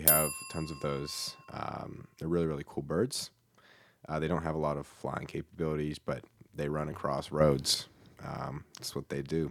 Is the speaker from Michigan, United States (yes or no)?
no; Albuquerque, New Mexico, United States; I'm from Albuquerque. It's one of the bigger cities in New Mexico.